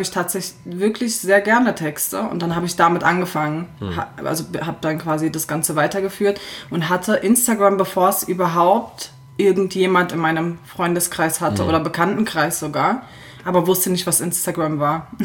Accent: Berlin, Germany; also ich komme im Ursprung aus Berlin, aus der wunderschönsten Stadt der Welt.

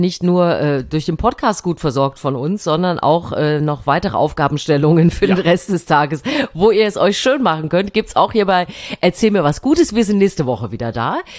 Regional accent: Thuringia, Germany; heute fahre ich in meine alte Heimat nach Thüringen.

